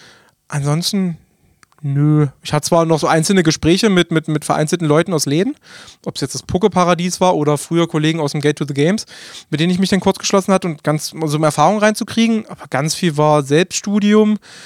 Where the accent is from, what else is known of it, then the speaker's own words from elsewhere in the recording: Burg, Saxony-Anhalt, Germany; Nee, ich komme aus Burg, also 20 Kilometer entfernt.